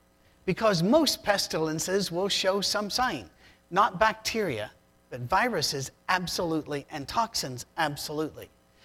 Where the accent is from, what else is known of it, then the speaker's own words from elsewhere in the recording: Tennessee, United States; Where are you all from? And I'll say Tennessee, and that rattles them a bit.